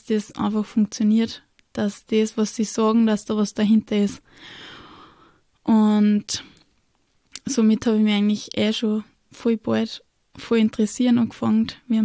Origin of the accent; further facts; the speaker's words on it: Salzburg, Austria; moved away as an adult; now in Upper Austria, Austria; Ich bin jetzt gerade 23 Jahre alt geworden. Ich komme ursprünglich aus dem Land Salzburg. Habe vor 1,5 Jahren geheiratet und bin nach Oberösterreich gezogen